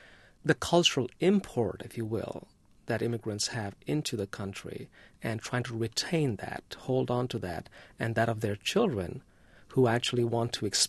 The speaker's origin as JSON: {"language": "English", "country": "India", "tie": "born or raised there", "moved": "yes", "lives_now": "United States", "said": "I was raised in India and came over to the United States, and I am affected about what is going on around us as a filmmaker"}